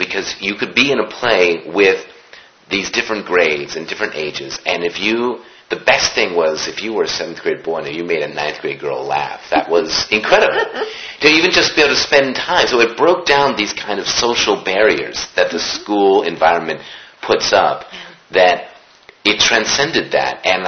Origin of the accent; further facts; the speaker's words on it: Connecticut, United States; I was raised in Connecticut, and so it was about 45 minutes by train into New York City.